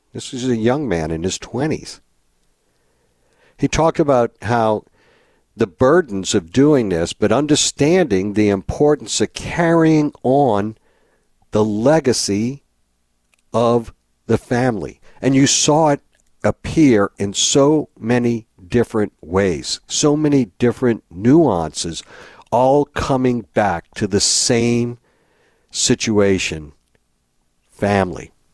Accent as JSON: {"language": "English", "town": "New Orleans", "region": "Louisiana", "country": "United States", "said": "Told one Uber driver I was from New Orleans, and they asked me, you know, how many alligators a year do I kill?"}